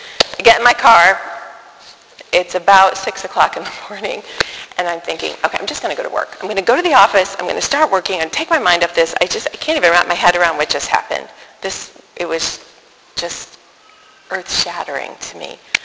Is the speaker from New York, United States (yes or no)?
yes; New York City, New York, United States; born there; I'm a city person. I was born in New York City. I've lived in big cities my whole life.